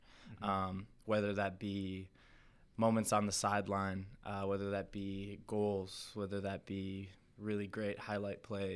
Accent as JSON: {"language": "English", "town": "Madison", "region": "Wisconsin", "country": "United States", "tie": "born or raised there", "said": "So I grew up in Madison, played Sixers since I was 8, 9 years old."}